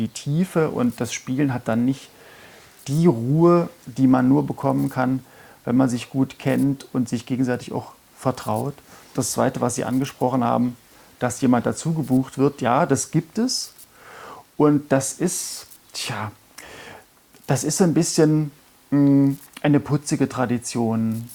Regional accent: Weimar, Thuringia, Germany; in einem Schloss nahe meiner Heimatstadt Weimar, Schloss Ettersburg

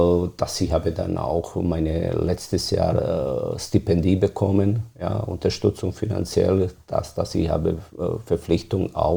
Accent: Bosnia & Herzegovina; German is a second language; Ich bin in Bosnien geboren. Das ist ein kleiner Ort oder beziehungsweise Dorf, wo ich bin geboren. Aufgewachsen.

